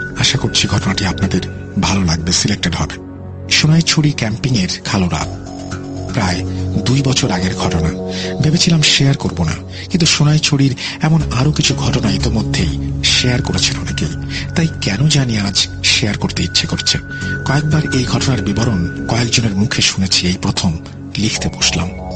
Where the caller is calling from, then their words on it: Mymensingh, Mymensingh Division, Bangladesh; কাঠকোলা বাজার ময়মনসিংহ থেকে বলছি। বর্তমানে আমি আমেরিকান ইন্টারন্যাশনাল ইউনিভার্সিটি বাংলাদেশে পড়াশোনা করছি।